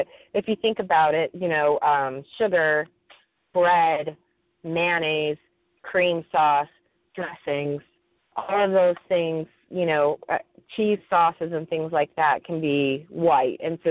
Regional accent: Detroit, Michigan, United States; I grew up in Detroit, so if I can work my way through it, I'm sure anybody can.

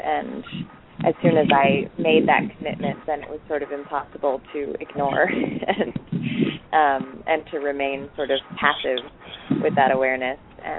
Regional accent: Boulder, Colorado, United States; now in Brooklyn, United States; I'm 27 and I live in Brooklyn, New York, and I grew up in Boulder, Colorado

